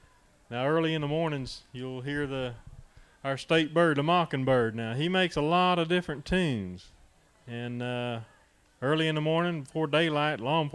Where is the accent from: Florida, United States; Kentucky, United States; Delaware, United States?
Florida, United States; East Palatka; I'm from East Palatka, down on the banks of the beautiful St. Johns River in Putnam County. You ever heard of that?